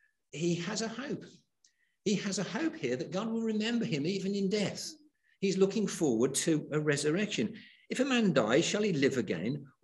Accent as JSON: {"language": "English", "region": "England", "country": "United Kingdom", "said": "I'm English."}